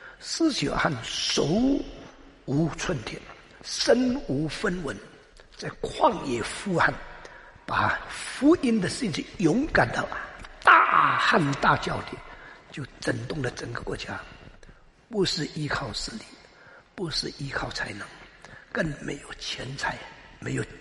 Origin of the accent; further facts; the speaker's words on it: China; 我身为中国人，我感谢上帝